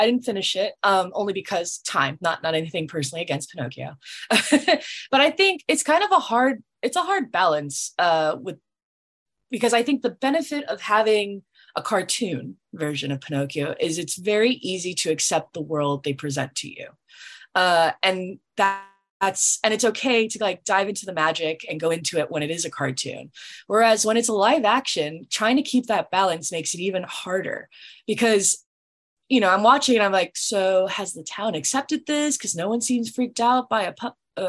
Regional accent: Florida, United States; But, you know, I'm from Florida, I see a lot of Disney stuff.

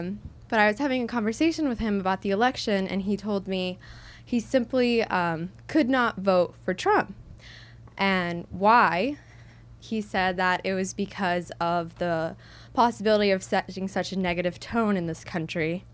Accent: Kentucky, United States; I'm an AU student, but I'm originally from Kentucky.

